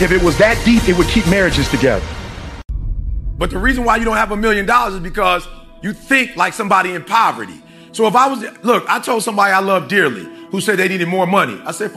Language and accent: English; Michigan, United States; I'm right from where you from. Right around the corner, I'm from Michigan.